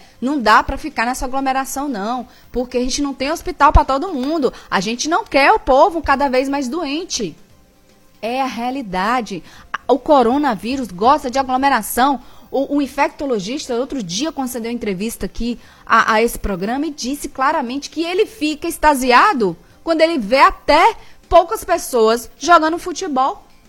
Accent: Bahia, Brazil; Nós somos baianos, meu filho, baiano, ó.

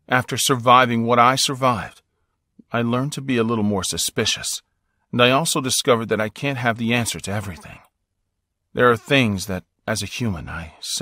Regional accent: Mumbai, Maharashtra, India; now in London, United Kingdom; Although now I live in London, I'm from India.

